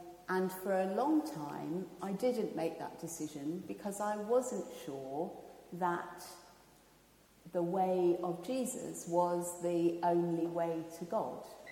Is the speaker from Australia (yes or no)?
no; Hong Kong; I grew up in Hong Kong. And so although I grew up in a kind of nominally Christian family, I also grew up in a country and a culture that wasn't Christian.